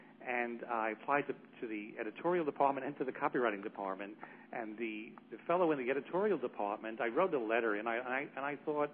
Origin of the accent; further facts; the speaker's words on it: Brooklyn, New York, United States; now in The Hamptons, United States; up in Brooklyn, and now I live out in the Hamptons